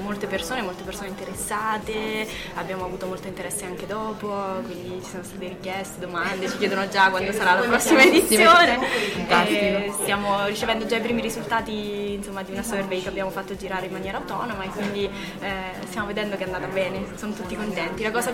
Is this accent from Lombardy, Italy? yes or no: no; Rieti, Lazio, Italy; now in Ancona, Italy; Allora io sono di Rieti. Sono finita ad Ancona dopo varie vicende della mia vita